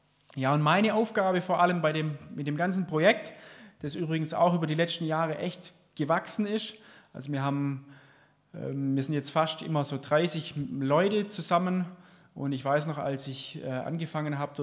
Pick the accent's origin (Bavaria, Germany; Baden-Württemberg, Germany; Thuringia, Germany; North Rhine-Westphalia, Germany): Baden-Württemberg, Germany; Darmsheim; Genau, wir kommen ja beide auch aus der Region. Also ich komme aus Darmsheim, meine Frau aus Holzgerlingen.